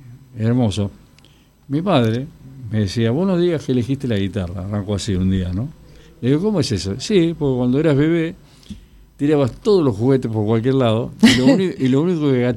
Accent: Villa Diamante, Buenos Aires Province, Argentina; also born or lived in Monte Grande; yo nací en Monte Grande y me crié en Villa Diamante

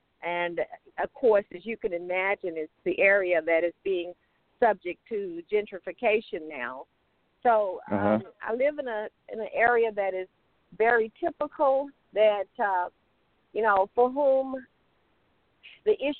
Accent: Holdenville, Oklahoma, United States; born there; Sure. I was born in Holdenville. That's my mom's hometown. And it was a fort at one point, Fort Holden.

